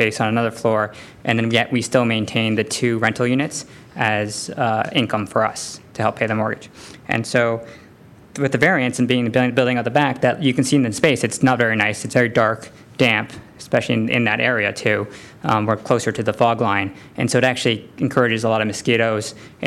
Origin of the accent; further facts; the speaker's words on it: Toronto, Ontario, Canada; now in San Francisco, United States; I grew up in Toronto. My parents always had rental units